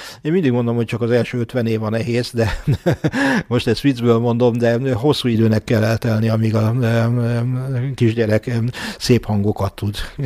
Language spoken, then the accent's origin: Hungarian; Budapest, Hungary; now in Szeged, Hungary; Igen, hát én budapesti születésű vagyok, és egészen 23 éves koromig, amíg befejeztem a Zeneakadémiát, addig Budapesten éltem.